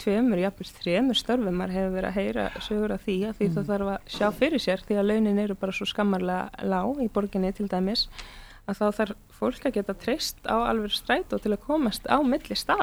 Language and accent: Icelandic; Reykjavík, Capital Region, Iceland; þegar fólk spyr hvaðan ertu og maður segir bara já þú veist breiðolti ég hérna íslensk og þá fólk ekki alveg sammála manni sko því maður með svona dökkt litarhaft.